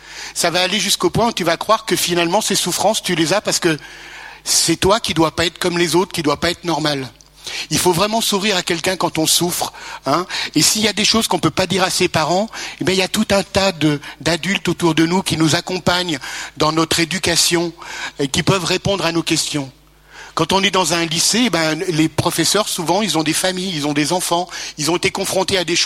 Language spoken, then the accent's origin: French; Lyon, Auvergne-Rhône-Alpes, France; 13 juillet à Lyon. J'ai été baptisé dans une église, l'église Sainte-Croix de Lyon. J'avais un mois. Et puis, et j'ai grandi dans une rue. D'ailleurs, je suis né à l'Hôtel Dieu.